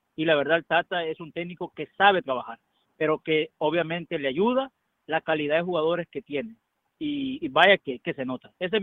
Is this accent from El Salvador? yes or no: yes; El Salvador; Y yo soy salvadoreño y me gustaría, honestamente, digo, tener los recursos que tiene México